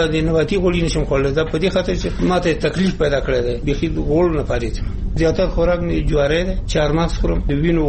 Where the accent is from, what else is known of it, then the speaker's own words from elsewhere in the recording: Nuristan, Afghanistan; مونږ د نورستان یو